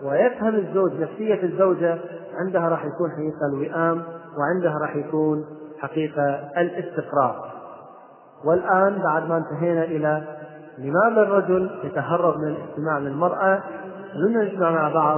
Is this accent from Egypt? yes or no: no; Kuwait; أنا أذكر واحدة من القصص الطريفة جدا عندنا في الكويت